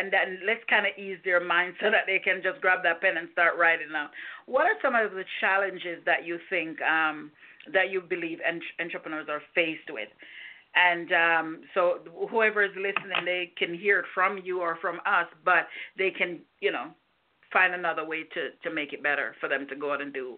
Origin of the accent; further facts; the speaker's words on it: Jamaica; and I'm a Jamaican woman. I'm going to eat my bread, my rice, and my jerk chicken